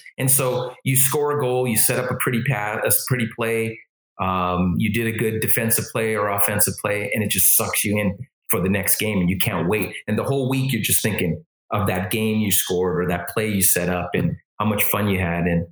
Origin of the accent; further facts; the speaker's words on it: Edmonton, Alberta, Canada; because I mean, I grew up in Canada, and so like hockey's everywhere.